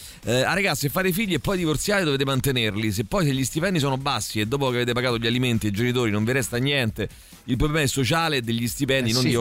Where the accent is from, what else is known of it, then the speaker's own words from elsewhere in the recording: Rome, Lazio, Italy; Io sono nato e vivo a Roma.